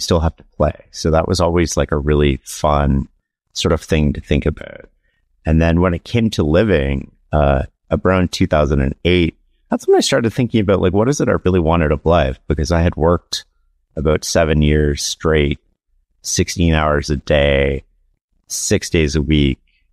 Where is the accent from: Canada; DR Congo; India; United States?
Canada; I being a Canadian